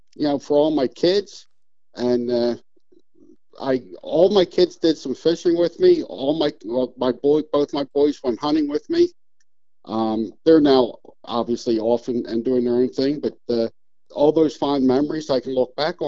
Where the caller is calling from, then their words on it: Harleysville, Pennsylvania, United States; I'm in a town called Harleysville in Pennsylvania.